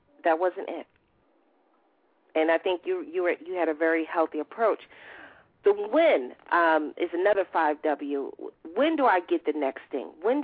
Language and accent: English; Roosevelt, New York, United States; Being from Long Island, Roosevelt, Long Island, I took so much pride in growing up in Roosevelt.